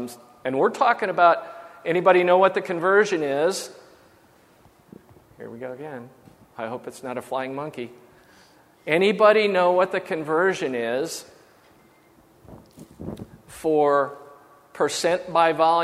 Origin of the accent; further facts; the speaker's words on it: Colorado, United States; Yeah, I'm from Colorado. We've got incense.